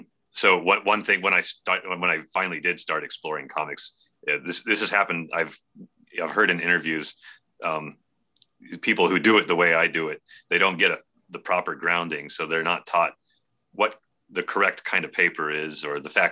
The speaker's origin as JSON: {"language": "English", "region": "California", "country": "United States", "tie": "born or raised there", "said": "my girlfriend at the time was going to grad. We grew up in the Bay Area."}